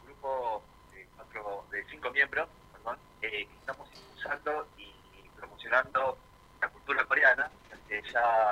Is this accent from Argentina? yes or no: yes; Argentina; Yo soy argentino, pero mis padres son coreanos.